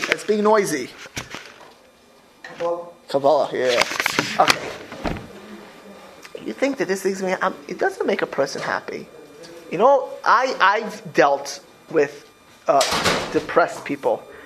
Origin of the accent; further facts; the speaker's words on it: Miami Beach, Florida, United States; But I grew up in Mid Beach in Miami Beach. It was, you know, middle class, upper middle class area.